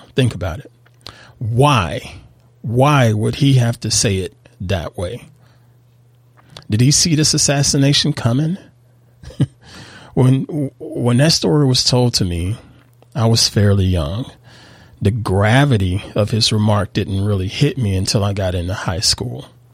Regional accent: Southern United States, United States; Yes, I'm a Southerner. I love Southern fried foods. I love Southern rituals of saying hello to complete strangers while you're passing by.

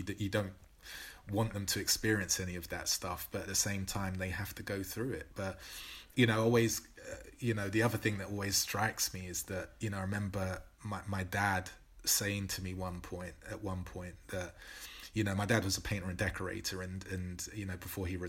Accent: Newham, London, United Kingdom; And the thing that I got from my parents amid all of the stuff growing up in Newham was joy.

